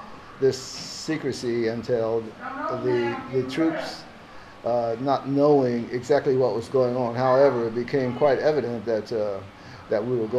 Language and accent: English; Asbury Park, New Jersey, United States; also born or lived in Cleveland, Ohio; I'm from Asbury Park, New Jersey, and by way of Cleveland, Ohio. I joined the service in Cleveland, Ohio.